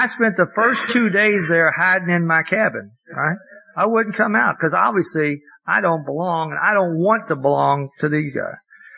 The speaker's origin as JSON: {"language": "English", "region": "Kentucky", "country": "United States", "said": "I'm from Kentucky, of all places, and my first time"}